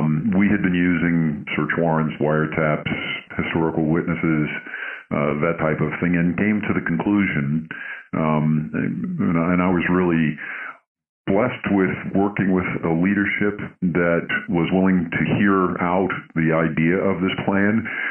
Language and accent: English; New York, United States; So I'm originally from New York.